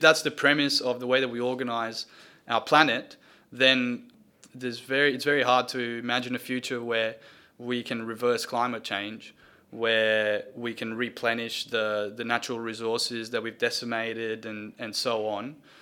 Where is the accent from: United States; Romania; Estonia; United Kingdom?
Romania; So I was born and raised in Romania, and where I come from, women have got an equal role completely when it comes to engineering and maths and technology and so on.